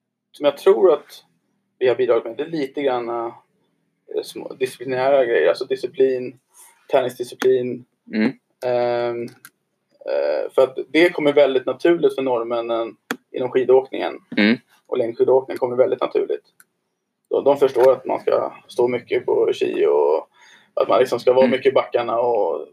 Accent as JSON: {"language": "Swedish", "country": "Sweden", "lives_now": "Norway", "said": "Som svensk i Norge alltså."}